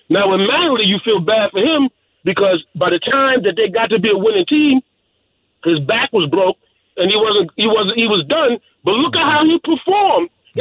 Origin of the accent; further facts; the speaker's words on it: New York, United States; Like, listen, as a New Yorker, thank God my father introduced me to the Yankees at an early age